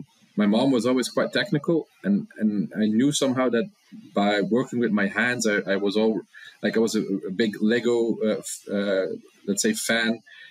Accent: Flanders, Belgium; now in United States; I grew up on the other side of the ocean. I grew up in Europe a small town in the Flemish part of Belgium.

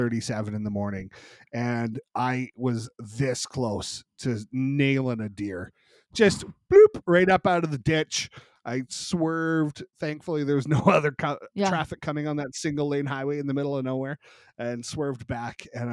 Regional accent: Moose Jaw, Saskatchewan, Canada; That was shot in my hometown, set in New Jersey. But it was shot in Moose Jaw.

